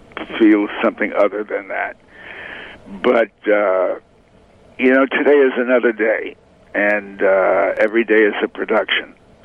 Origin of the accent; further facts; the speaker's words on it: Hartford, Connecticut, United States; also born or lived in New Haven; I was born in New Haven, raised largely in Hartford.